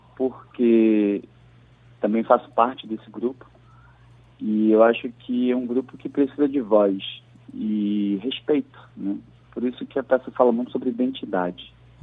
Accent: Campina Grande, Paraíba, Brazil; now in Rio de Janeiro, Brazil; Eu sou nordestino, da Paraíba, lá de Campina Grande. E vim para o Rio para fazer artes cênicas. Daí fiquei pelo Rio de Janeiro

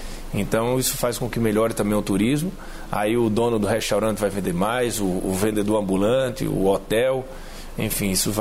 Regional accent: Pernambuco, Brazil; 15 pontos em Fernando de Noronha, lá no meu estado.

